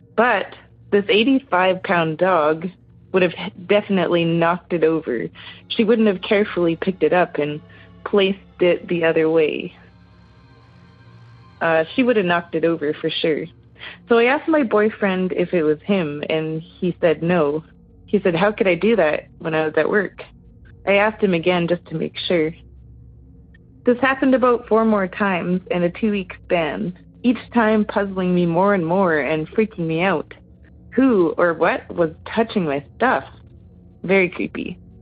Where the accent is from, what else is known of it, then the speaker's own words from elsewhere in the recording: Flin Flon, Manitoba, Canada; I am from Flin Flon, Manitoba.